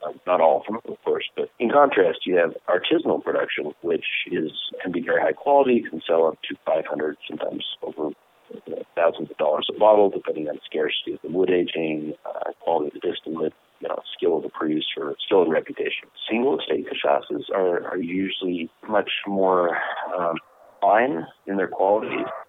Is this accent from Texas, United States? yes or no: yes; Texas, United States; I come from Texas, and it reminds me of the Texas Hill Country